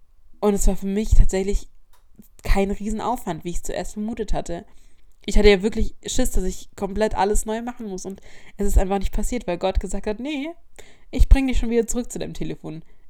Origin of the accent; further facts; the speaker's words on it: Unterweissach, Baden-Württemberg, Germany; ich bin wieder noch zurück nach Unterweisach gefahren. Also ich war übers Wochenende dann eben in meiner Heimat.